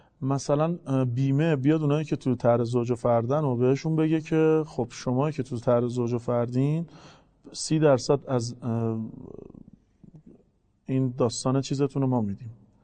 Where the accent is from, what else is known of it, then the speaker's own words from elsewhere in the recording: Tehran, Tehran Province, Iran; من خودم چون بچه اونجایی هم که طرحه